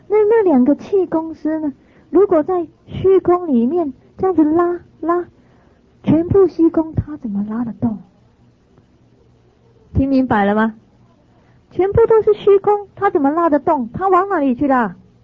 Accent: Taiwan; 那么在我们台湾那边呢

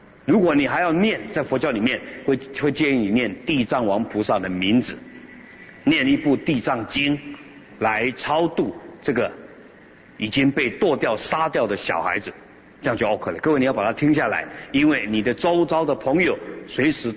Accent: China; 我们中国人认为说我们的爸爸妈妈长辈死了，那我们烧一些纸钱

